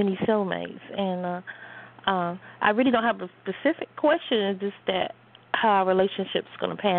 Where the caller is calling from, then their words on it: North Carolina, United States; I'm calling from the Carolinas, North Carolina.